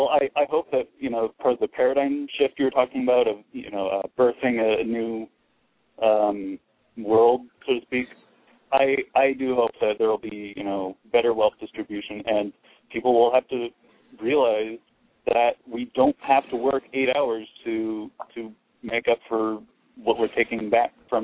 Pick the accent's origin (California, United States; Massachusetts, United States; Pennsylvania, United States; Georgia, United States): California, United States; from California.